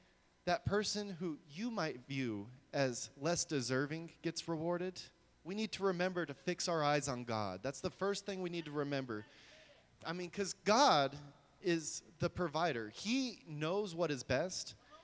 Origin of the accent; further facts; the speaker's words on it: Texas, United States; This is like Southern Baptist church territory here in Dallas-Fort Worth area. In my hometown of about 17,000 to 20,000 people, there's one Southern Baptist church.